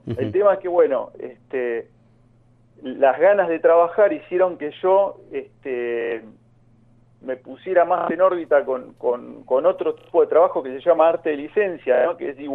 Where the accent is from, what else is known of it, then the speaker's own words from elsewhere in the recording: La Plata, Buenos Aires Province, Argentina; yo soy de La Plata.